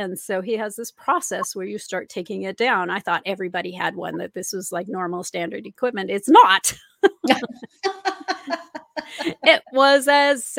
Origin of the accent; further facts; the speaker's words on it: Minnesota, United States; Now, I was raised in Minnesota. There is not a large Jewish community.